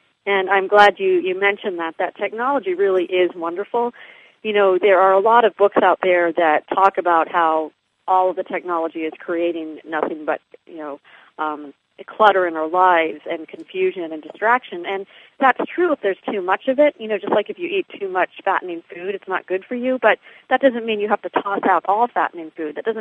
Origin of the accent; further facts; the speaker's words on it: Canada; For example, I grew up in Canada. We had 3 TV stations to choose from.